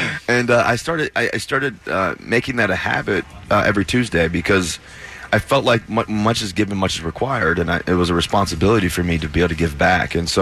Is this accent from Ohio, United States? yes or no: yes; Cincinnati, Ohio, United States; I grew up, I was born in Cincinnati, Ohio, 1988, when you won the MVP.